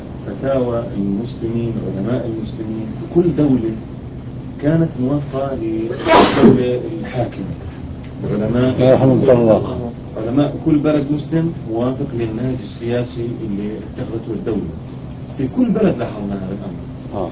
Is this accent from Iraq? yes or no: yes; Iraq; إحنا عندنا عراقيين نظرة خاصة.